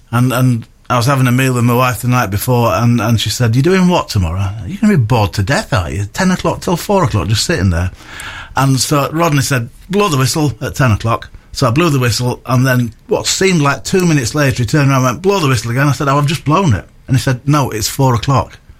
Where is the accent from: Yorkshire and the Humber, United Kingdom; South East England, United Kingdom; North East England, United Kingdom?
Yorkshire and the Humber, United Kingdom; And as a Yorkshire lad, respect.